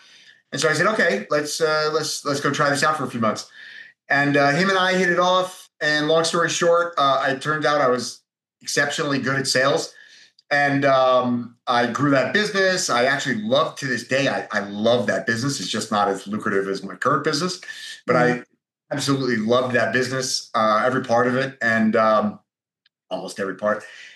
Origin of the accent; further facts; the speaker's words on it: Rhode Island, United States; now in Lisbon, Portugal; I'm from Rhode Island.